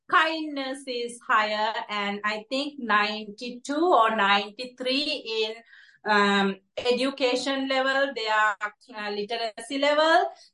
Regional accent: Sri Lanka; You know, I'm originally from Sri Lanka, and there are multiple things.

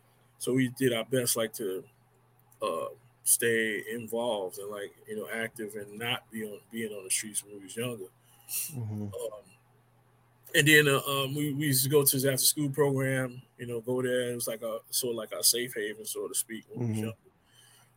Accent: Chicago, Illinois, United States; I'm from Chicago. I was on the streets, man, pretty much for like 30 years.

